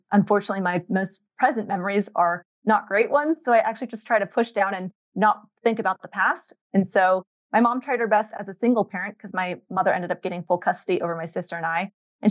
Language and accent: English; San Diego, California, United States; So I grew up in San Diego